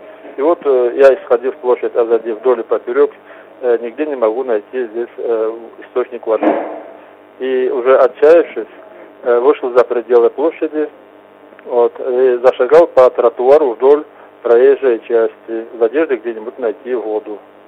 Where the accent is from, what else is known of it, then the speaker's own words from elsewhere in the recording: Upper Balkaria, Kabardino-Balkaria, Russia; из Верхней Балкарии.